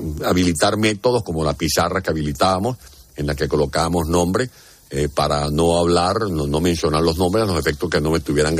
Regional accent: San Juan de los Morros, Guárico, Venezuela; born there; San Juan de los Morros, un pueblo donde nací, en Venezuela

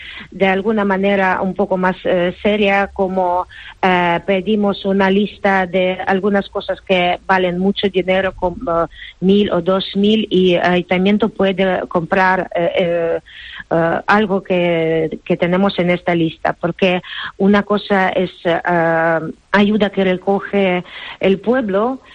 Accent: Cherkasy, Cherkasy Oblast, Ukraine; Spanish is a second language; Bueno, en casa yo soy de Cherkasy.

